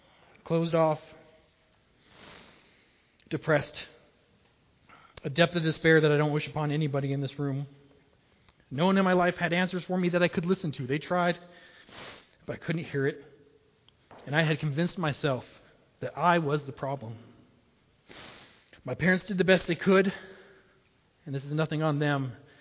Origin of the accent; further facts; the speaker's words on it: Maybell, Colorado, United States; also born or lived in Craig; I was born here in Craig. I'm one of y'all. We moved around a lot before the age of 5, but at 5, we moved back to Maybell because my dad was given an opportunity to work at the sheriff's department, and I grew up there. I'm a true Maybellite